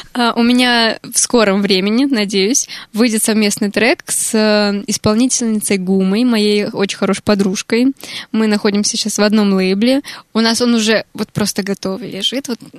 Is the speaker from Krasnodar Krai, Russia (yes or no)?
yes; Krasnodar, Krasnodar Krai, Russia; Я вообще из Краснодара, там лето до октября, так что...